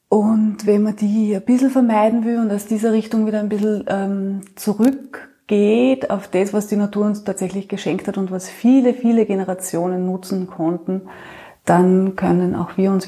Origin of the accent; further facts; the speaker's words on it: Upper Austria, Austria; also born or lived in Vienna; Ich komme ja aus Oberösterreich, habe in Wien dann gelebt und da meine Kinder gekriegt.